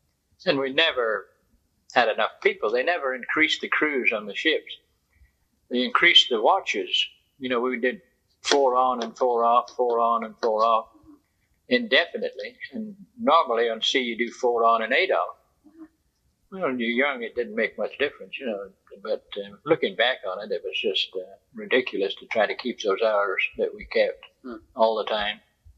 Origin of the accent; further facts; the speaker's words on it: Edinburgh, Scotland, United Kingdom; now in Houston, United States; I'm from Edinburgh, Scotland, born in Scotland, and emigrated to the States in 49 and moved right on down to Houston